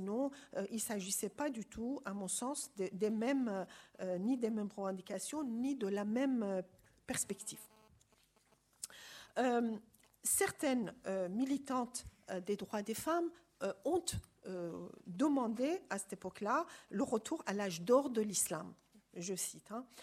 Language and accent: French; Iran; concernant mon pays natal, l'Iran